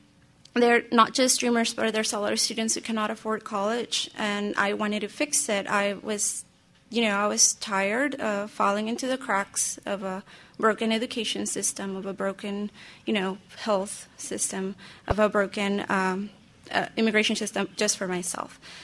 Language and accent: English; Alamo Heights, Texas, United States; as I grew up in Alamo Heights, I kind of became aware of ESL students not having all the resources available for them to succeed